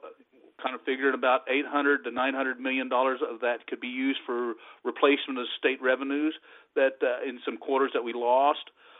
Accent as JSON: {"language": "English", "town": "Cosby", "region": "Missouri", "country": "United States", "tie": "born or raised there", "said": "Well, I am from Cosby, Missouri. Grew up there on a six-generation farm."}